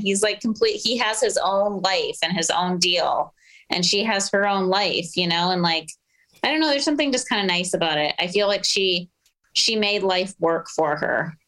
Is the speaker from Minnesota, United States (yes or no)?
yes; Minneapolis, Minnesota, United States; So we're from Minneapolis and my sister's short and beautiful